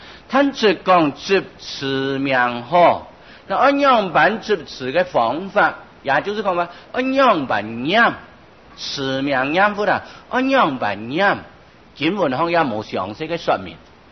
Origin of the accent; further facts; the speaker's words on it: Taiwan; 像我们台湾人的习惯呢，法名按照内名，四号按照外名